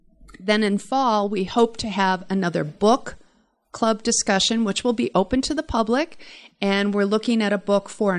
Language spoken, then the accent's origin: English; Brookfield, United States; watching the blue salamanders in our ditch growing up in Brookfield back in the 60s.